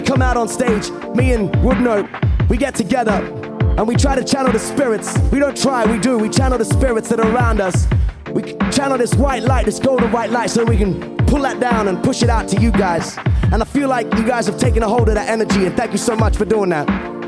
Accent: Australia; I come from Australia. I'm a white man.

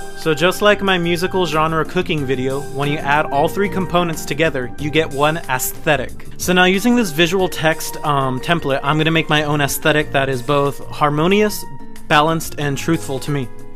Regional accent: United States; Because as we all know, I am American, and I eat all my feelings away.

